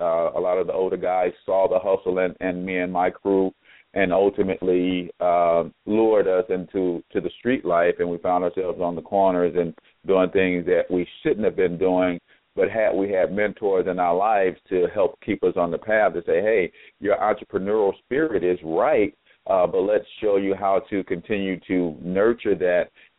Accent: St. Louis, Missouri, United States; also born or lived in Tupelo, Mississippi; fourth born of six children, raised by a single mom here in the St. Louis metropolitan area, although I was born in Mississippi, Tupelo to be exact.

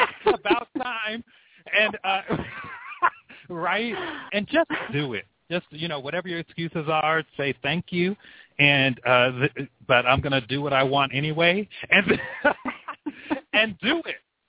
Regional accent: West Coast, United States; I grew up on the West Coast. I still live here in the beautiful Northwest corner of the world

